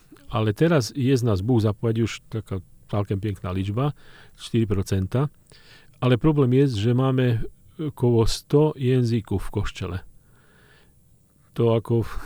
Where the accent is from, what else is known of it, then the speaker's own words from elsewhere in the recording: Slovakia; Polish is a second language; na przykład u mnie na Słowacji, ja jestem ze Słowacji.